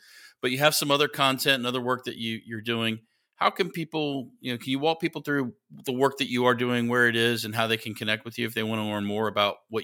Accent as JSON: {"language": "English", "town": "Memphis", "region": "Tennessee", "country": "United States", "tie": "born or raised there", "said": "I'm grateful that my hometown Memphis has leaders just like Skip."}